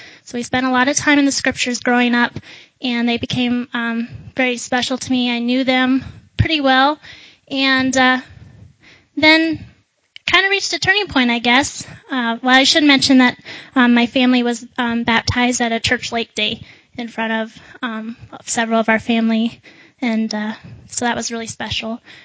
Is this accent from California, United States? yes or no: no; Lemmon, South Dakota, United States; born there; I was born into a wonderful Christian family. I was born in the Lemon, South Dakota area, and I come from a long line of believers